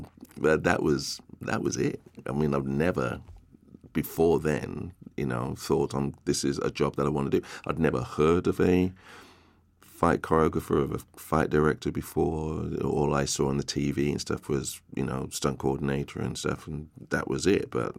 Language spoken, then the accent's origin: English; Wolverhampton, West Midlands, United Kingdom; being in various choirs, being in various groups outside of school, Wolverhampton Youth Theatre, so born and bred in Wolverhampton.